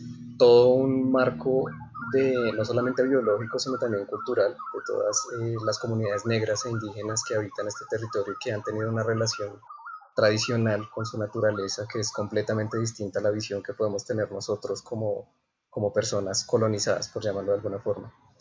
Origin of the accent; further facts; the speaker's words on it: Colombia; esa es una experiencia maravillosa que nosotros como colombianos me parece muy válido que tendríamos